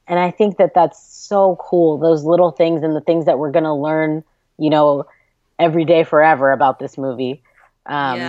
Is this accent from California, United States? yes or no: yes; California, United States; I live in California and have been born and raised there by other people who were born and raised in California.